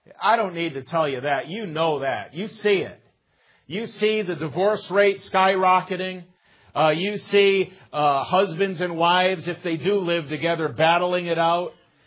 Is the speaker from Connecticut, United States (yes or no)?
yes; Connecticut, United States; She's from Indiana. I'm from Connecticut. And we met in Minnesota.